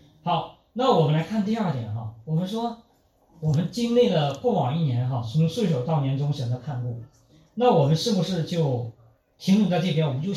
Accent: Northeast China, China; 你像我们老家东北哈，那我从小到大，我没有见到我父母长辈他们种地的时候是一边流泪一边去撒种的

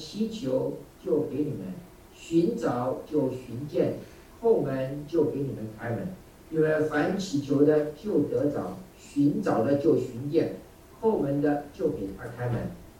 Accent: Taiwan; 我是台湾来的，所以我用台湾的例子

